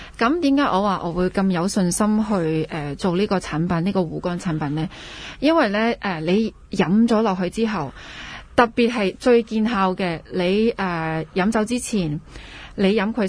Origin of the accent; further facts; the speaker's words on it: Guangxi, China; now in Hong Kong; 所以我返咗我嘅乡下啦，广西啦，就上个月19号咁我好勇敢咁样就冲出香港。